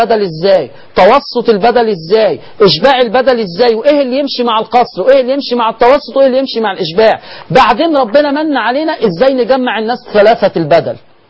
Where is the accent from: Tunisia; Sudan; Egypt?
Egypt; بلغتنا الدارجة كمصريين